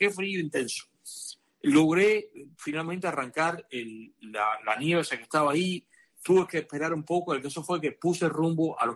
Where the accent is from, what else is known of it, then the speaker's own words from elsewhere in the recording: Cuba; now in Miami, United States; yo soy una persona cubano tropical, como tú que me estás escuchando, y aparte de eso vivo en Miami